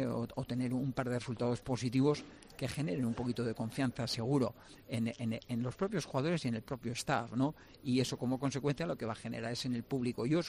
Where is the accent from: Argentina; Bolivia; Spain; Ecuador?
Spain; Navarre; perseverante, eso lo era y lo sigo siendo, como buen navarro